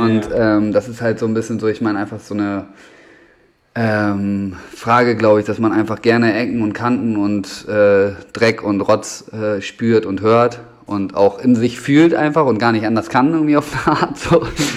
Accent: Bremen, Germany; da bin ich groß geworden im Endeffekt.

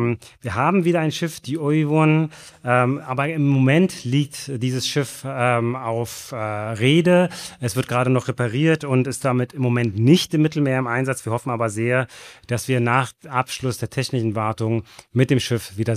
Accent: East Germany, Germany; ich bin in Ostdeutschland groß geworden, in der DDR

